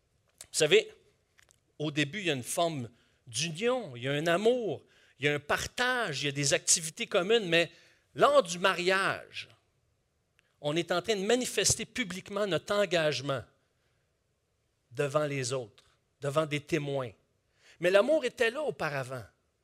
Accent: Quebec, Canada; en tant que Québécois, on a assisté pour la plupart d'entre nous à des baptêmes d'enfants. Moi-même, je suis né dans une famille catholique non pratiquante, mais j'ai été baptisé étant bébé.

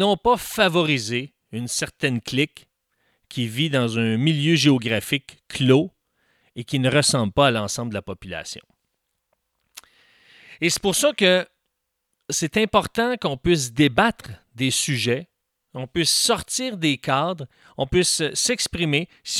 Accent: Montreal, Quebec, Canada; born there; j'ai pas seulement vécu dans 2 régions du Québec qui sont extérieures à Montréal. Puis en passant, je suis né à Montréal. Je ne suis pas né à l'extérieur de l'île de Montréal. Je suis né sur l'île de Montréal.

